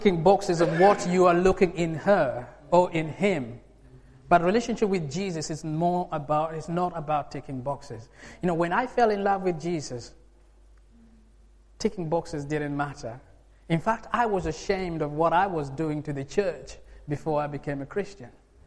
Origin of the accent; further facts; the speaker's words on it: Uganda; I'm from Uganda, by the way. So Uganda is my native country, but I call myself English. In fact, I call myself Ugandan English.